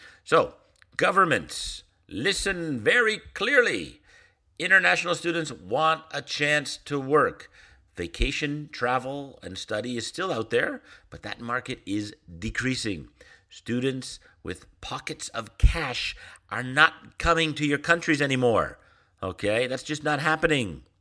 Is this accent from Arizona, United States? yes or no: no; Schaumburg, Illinois, United States; That's my hometown, not Toronto.